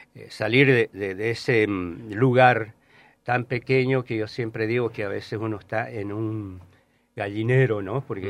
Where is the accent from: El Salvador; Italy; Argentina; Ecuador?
Argentina; La Rioja; born there; now in Mendoza, Argentina; un proyecto que yo estoy realizando allá en mi pueblo natal, si bien yo soy mendocino por adopción